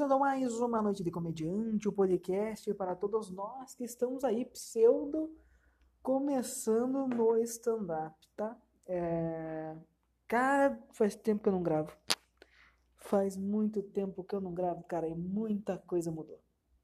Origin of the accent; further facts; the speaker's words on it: Ponta Grossa, Paraná, Brazil; sou aqui de Ponta Grossa, no Paraná.